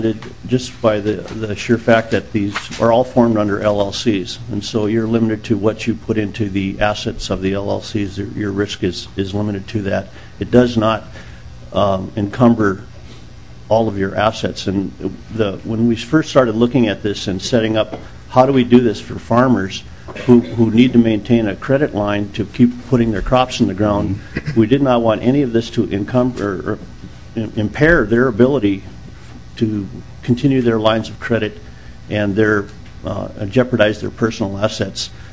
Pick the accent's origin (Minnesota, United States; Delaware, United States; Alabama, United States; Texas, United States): Minnesota, United States; Woodstock; I'm from Woodstock, Minnesota.